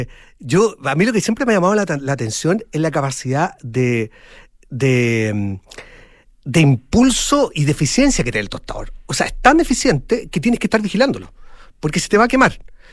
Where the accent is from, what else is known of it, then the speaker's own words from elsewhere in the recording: Chile; yo, como buen chileno